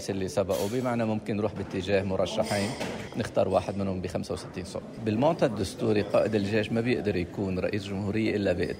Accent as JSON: {"language": "Arabic", "country": "Lebanon"}